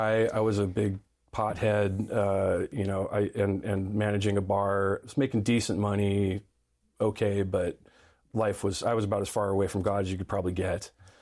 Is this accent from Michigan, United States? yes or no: no; California, United States; I grew up in the San Bernardino Mountains in Southern California, and I'd moved to San Diego